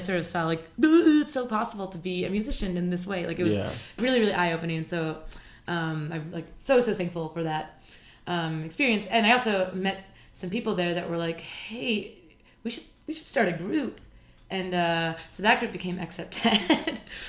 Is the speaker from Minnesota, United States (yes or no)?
yes; Minnesota, United States; accent: Minnesota; I started the violin when I was a young 7-year-old girl growing up in Minnesota.